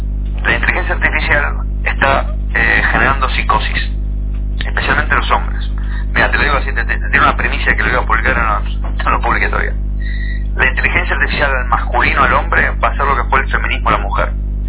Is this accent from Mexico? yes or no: no; Argentina